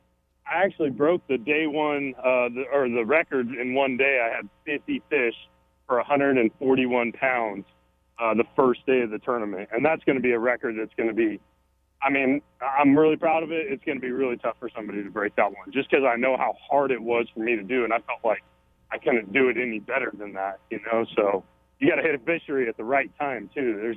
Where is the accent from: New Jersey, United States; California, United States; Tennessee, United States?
California, United States; moved away as an adult; I'm 34 years old. I grew up in Northern California. I packed my stuff up when I was 23, moved to Alabama to chase a dream to become a professional fisherman.